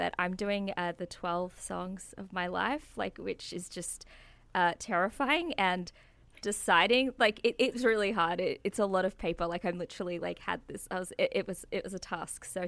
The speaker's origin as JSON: {"language": "English", "country": "Australia", "said": "And I'm from Australia."}